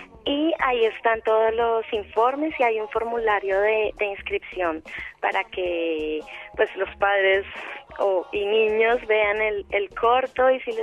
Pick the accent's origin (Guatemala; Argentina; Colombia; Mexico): Colombia; moved away as an adult; now in Barcelona, Spain; yo vine de Colombia a estudiar un máster de animación en Barcelona.